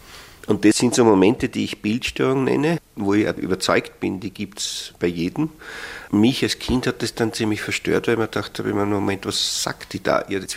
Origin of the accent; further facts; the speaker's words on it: Salzburg, Austria; Ich bin zwar in Salzburg geboren und im Land Salzburg aufgewachsen, aber ich habe immer ein bisschen das Gefühl vermittelt bekommen, auch im Dorf, weil meine Eltern waren dort zugereist.